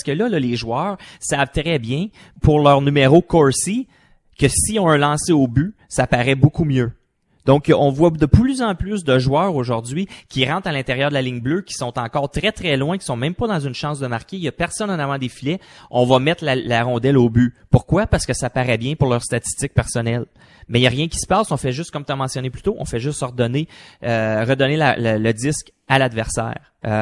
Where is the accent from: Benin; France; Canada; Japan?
Canada; Quebec; moi, en tant que Québécois, c'est sûr que je suis déçu